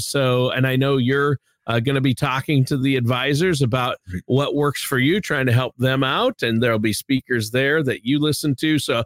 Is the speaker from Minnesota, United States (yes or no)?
yes; Minnesota, United States; I grew up in Minnesota, so I had Long Johns